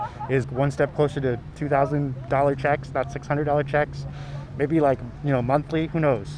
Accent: Delaware, United States; I'm from Delaware.

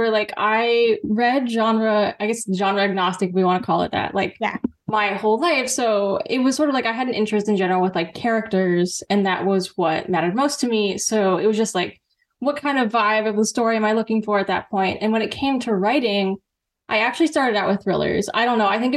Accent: Los Angeles, California, United States; I'm from Los Angeles, have a background, sort of went to film school

